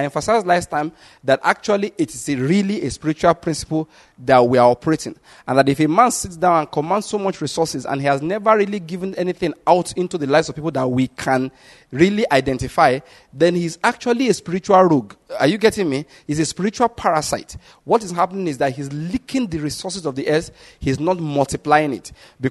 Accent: Nigeria; they employed me as a Nigerian.

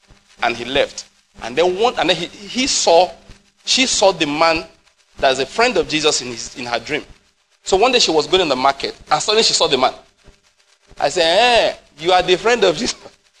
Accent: South West, Nigeria; I'm from the West.

